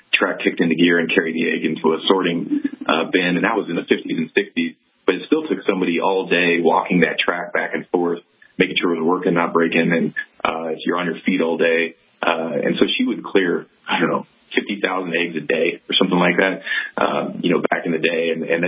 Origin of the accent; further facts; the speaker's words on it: Iowa, United States; I mean, I grew up in Iowa, and I had a cornfield behind my house as I grew up